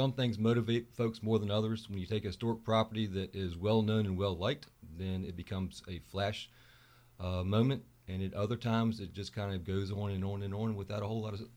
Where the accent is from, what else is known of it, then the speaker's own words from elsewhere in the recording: Fredericksburg, Virginia, United States; I've lived in Fredericksburg my entire life. I grew up in Lower Caroline Street. I live on the same block I grew up on. I went to school here.